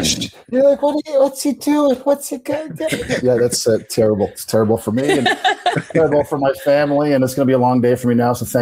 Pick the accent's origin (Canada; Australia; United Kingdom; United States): Canada; where are you from? And I go, Canada.